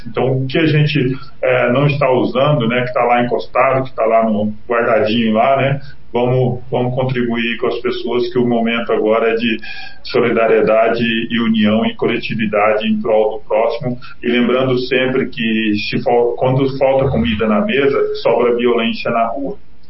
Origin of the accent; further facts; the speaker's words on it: Brazil; E eu acredito, e eu sou brasileiro, eu acredito, entendeu?